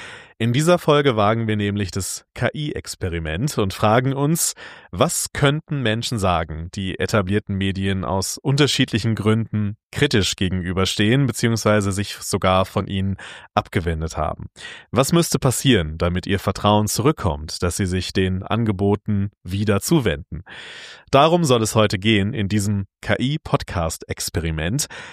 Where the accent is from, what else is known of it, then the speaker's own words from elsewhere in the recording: North Rhine-Westphalia, Germany; Da bin ich durch den Wald meiner Heimat im Sauerland gelaufen